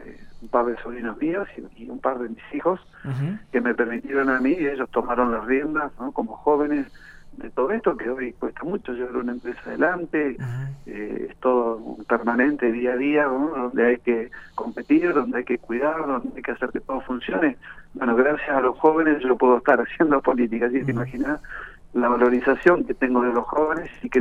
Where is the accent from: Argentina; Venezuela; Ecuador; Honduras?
Argentina; cuando analizo como argentino